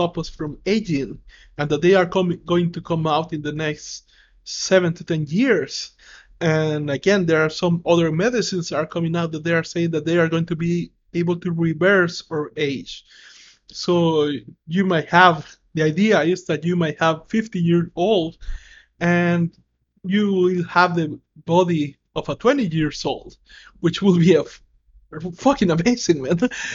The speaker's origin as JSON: {"language": "English", "country": "El Salvador", "second_language": "English", "said": "And the reason why I started to learn these things is because, again, I come from El Salvador, and I came from the absolute worst position to start a business."}